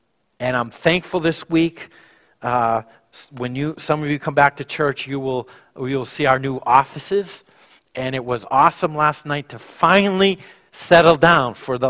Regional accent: Maine, United States; I grew up in Maine. I used to boil my own maple syrup.

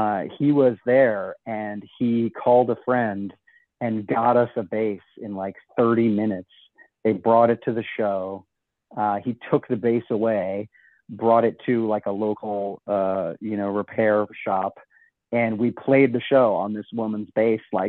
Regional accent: Vermont, United States; I grew up in Vermont, so I definitely was a snowboarder and a skier.

